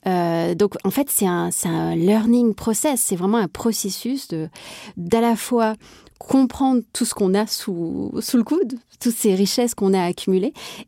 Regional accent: Marseille, Provence-Alpes-Côte d'Azur, France; je suis marseillaise

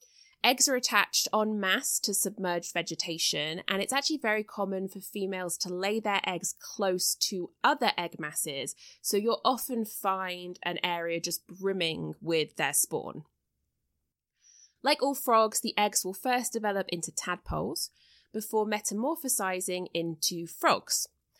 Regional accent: United Kingdom; now in United States; as a British person living in the US

